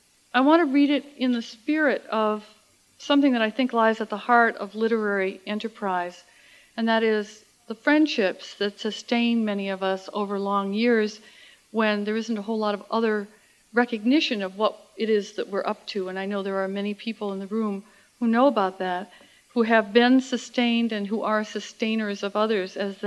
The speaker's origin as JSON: {"language": "English", "region": "Minnesota", "country": "United States", "said": "I am not responsible for your bad weather, in spite of the fact that I come from Minnesota, which is the bad weather place for a lot of people."}